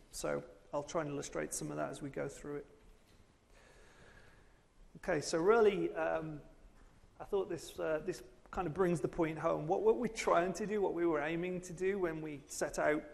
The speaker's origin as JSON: {"language": "English", "region": "England", "country": "United Kingdom", "moved": "yes", "lives_now": "Detroit, United States", "said": "I'm from England. I live in Detroit, and I moved there about 8 years ago to work with General Motors. But prior to that, worked in the UK"}